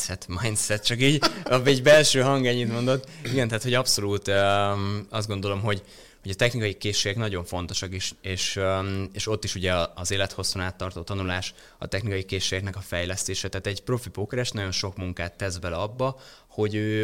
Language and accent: Hungarian; Barcs, Somogy, Hungary; ahonnan származom, az egy nagyon pici kisváros, Barcs gyakorlatilag ez Pécstől 60 kilométerre